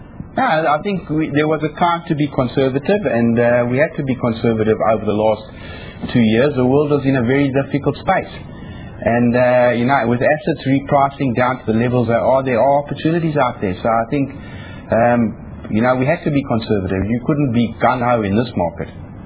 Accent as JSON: {"language": "English", "country": "South Africa", "said": "unfortunately we're South African, so we think opportunities when there's a client opportunity"}